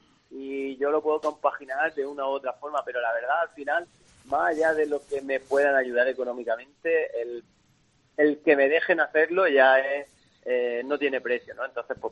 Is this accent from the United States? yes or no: no; Torre Pacheco, Region of Murcia, Spain; es poder representar a mi pueblo Torre Pacheco, a mi región de Murcia, por todos lados donde voy, ¿no?